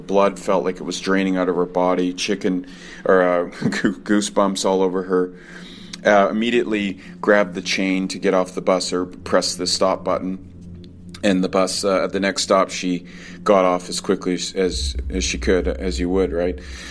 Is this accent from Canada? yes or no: yes; Vancouver, British Columbia, Canada; I'm from Vancouver, British Columbia.